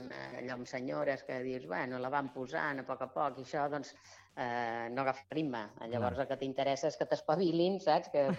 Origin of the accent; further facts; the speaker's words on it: El Vendrell, Catalonia, Spain; Perquè jo sóc i visc del Vendrell